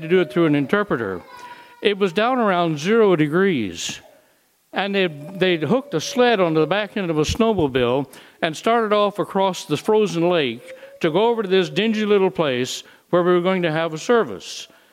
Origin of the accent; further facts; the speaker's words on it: the South, United States; I'm from the South. I didn't even have a pair of overshoes.